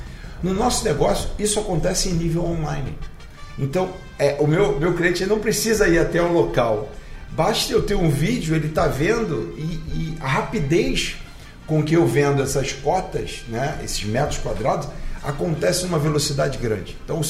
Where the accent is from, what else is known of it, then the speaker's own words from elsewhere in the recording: Rio de Janeiro, Brazil; Eu sou carioca, mas eu gosto da cultura baiana.